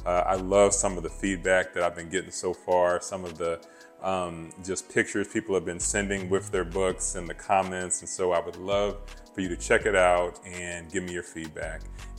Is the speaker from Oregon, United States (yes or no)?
no; Dallas, Texas, United States; known as the Texas boys because we were all from different parts of Texas. I went to Florida A&M, so I was from the Dallas area.